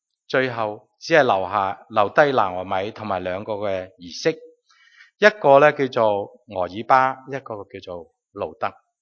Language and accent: Cantonese; Guangdong, China; 正如我哋广东人咧称呢啲咁嘅地方系叫做鱼米之乡